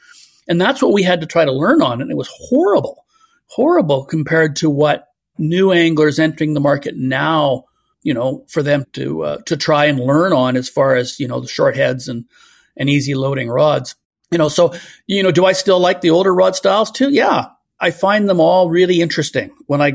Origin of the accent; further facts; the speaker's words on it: British Columbia, Canada; when I was a kid growing up on the Capilano River.